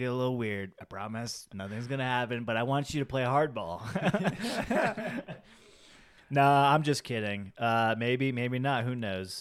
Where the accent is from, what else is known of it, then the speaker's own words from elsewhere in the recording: United States; since like you're Venmoing me and I'm an American